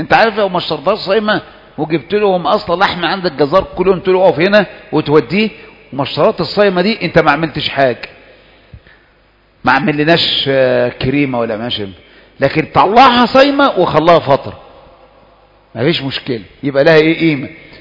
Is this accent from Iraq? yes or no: no; Egypt; كثير من الجماعات نحن في من أهل مصر مؤسسوها